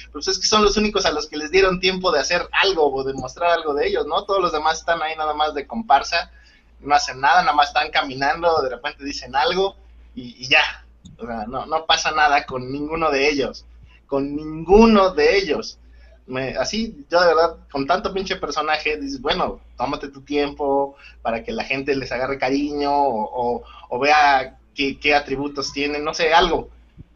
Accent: Mexico; tiene que, como buen mexicano, le añades el los las y todas esas cosas.

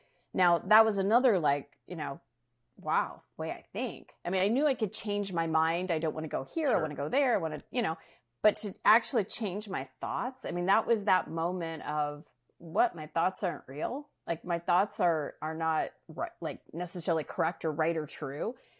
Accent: Arizona, United States; moved away as an adult; now in Chicago, United States; I moved to Chicago to, you know, start my career. I was born and raised in Arizona.

